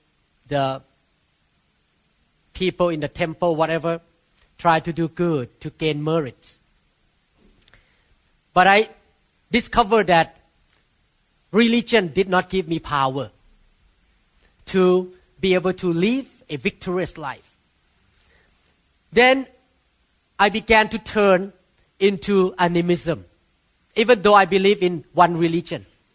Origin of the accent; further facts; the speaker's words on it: Thailand; I don't want to mention the name. You can guess because I came from Thailand.